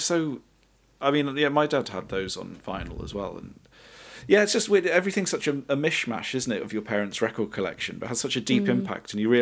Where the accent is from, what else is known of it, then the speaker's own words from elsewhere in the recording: Bristol, South West England, United Kingdom; I grew up in Bristol